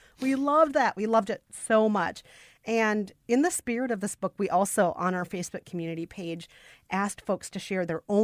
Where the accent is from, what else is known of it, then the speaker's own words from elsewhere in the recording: Minnesota, United States; who, of course, I love not just as a Minnesotan, but I just love her because she's hilarious.